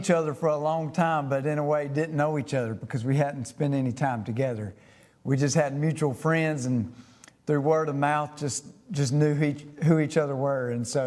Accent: Leslie, United States; I grew up over in Leslie and had a really close friend that lived here in Edgemore.

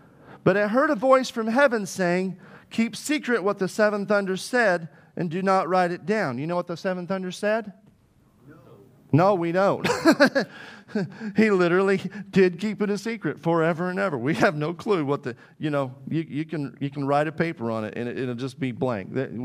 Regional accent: Arkansas, United States; Yeah, I grew up in Arkansas.

